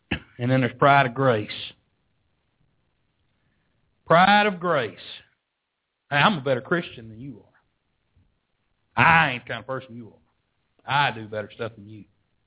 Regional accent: Texas, United States; we're from Texas, you know. We're different than everybody else in the world because we're from Texas. I'm thankful I live in Texas.

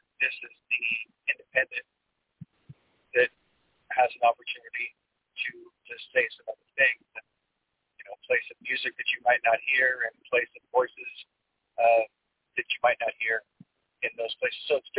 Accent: Portland, Oregon, United States; I'm from the Portland area originally. And I did professional radio as well as some college radio in the Portland area.

